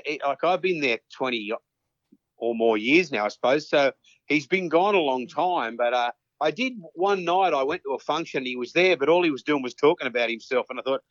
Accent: Redfern, New South Wales, Australia; I grew up down there in Great Buckingham Street, Redfern, with my cousins.

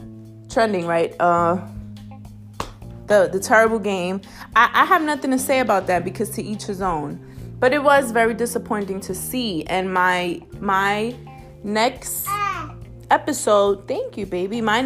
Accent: New York City, New York, United States; And I'm from the Bronx. The Bronx is like one of the poorest places in America. Now, I wasn't a destitute poor, but I wasn't wealthy either. You know, I was in between, but I grew up in Mott Haven.

